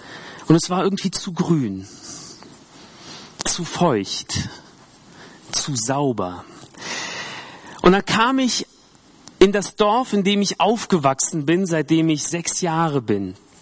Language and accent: German; Tajikistan; eigentlich in meiner alten Heimat in Tadschikistan